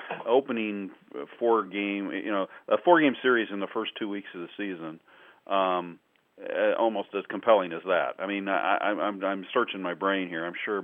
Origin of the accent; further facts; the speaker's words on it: Midwest, United States; I mean, I grew up in the Midwest, you may know.